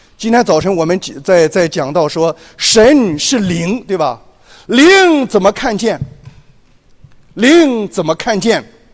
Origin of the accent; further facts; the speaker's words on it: China; 我们中国人说他是永远天上的爸爸，叫老天爷